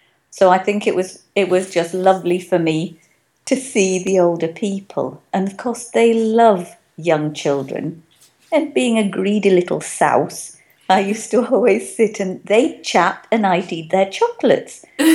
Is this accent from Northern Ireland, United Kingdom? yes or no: no; Wales, United Kingdom; They know that I'm an Indian, although I think I'm obviously Welsh because I grew up there. I'm the internationally negotiated correct height, which is 5'2¾".